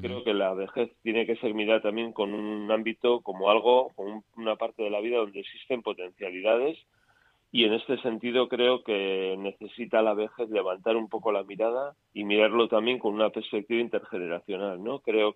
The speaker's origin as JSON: {"language": "Spanish", "town": "San Sebastián", "region": "Basque Country", "country": "Spain", "said": "yo soy vasco de Donosti, pues de Euskadi también"}